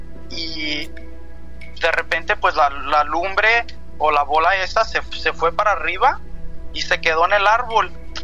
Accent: Tlaquepaque, Jalisco, Mexico; now in Los Angeles, United States; Pues ya llevo casi 30 años aquí viviendo en California, en Los Ángeles. Pero pues soy de Guadalajara, de Tlaquepaque.

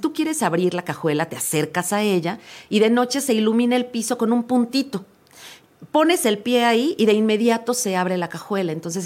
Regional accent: Mexico; como mexicanos comprometidos con halagar a la gente que viene a vernos

